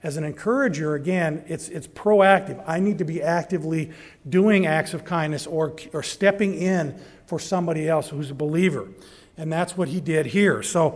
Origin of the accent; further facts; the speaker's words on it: Montana, United States; I know in my own life, I grew up in Montana, and I was saved when I was 17.